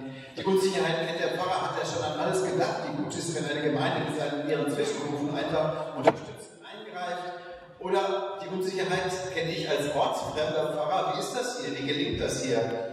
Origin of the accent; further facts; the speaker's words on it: Kaufungen, Hesse, Germany; ich bin aus Kaufung bei Kassel